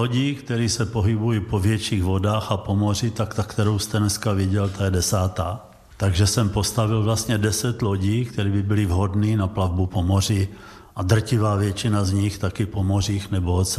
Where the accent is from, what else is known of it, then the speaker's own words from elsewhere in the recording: Znojmo, South Moravian Region, Czechia; já jsem měl to štěstí, že jsem vyrůstal ve Znojmě u dědečka